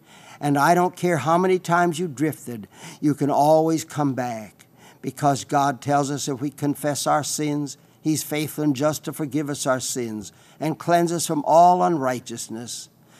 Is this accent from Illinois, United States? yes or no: no; South Dakota, United States; because I was raised out in western South Dakota.